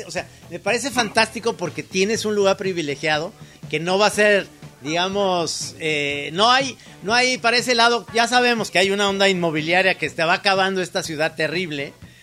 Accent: Guadalajara, Jalisco, Mexico; yo creo que ninguno de nosotros como tapatíos hemos tenido

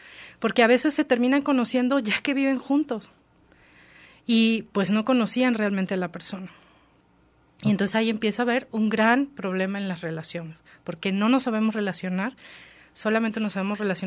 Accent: Mexico; voy a hablar de México porque pues yo soy mexicana

